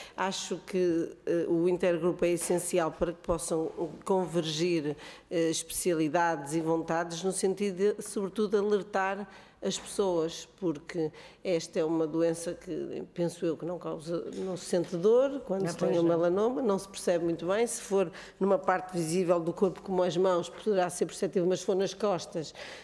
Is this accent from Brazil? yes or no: no; Porto, Portugal; não só em Lisboa e Porto, eu sou do Porto e penso que no Porto já há serviços